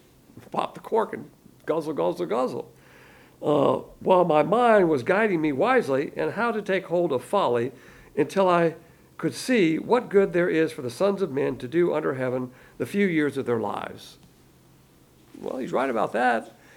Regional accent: the South, United States; I'm a Southerner. We look at it as a big plantation.

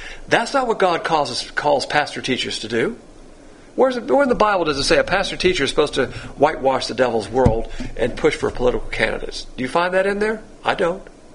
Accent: the South, United States; Remember, as a Southerner, we don't use that expression here, gone south.

